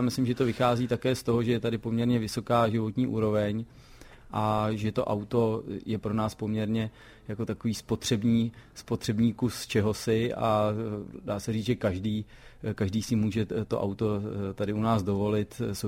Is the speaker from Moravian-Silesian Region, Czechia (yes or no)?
no; Mladá Boleslav, Central Bohemian Region, Czechia; i když jsem z Mladé Boleslavy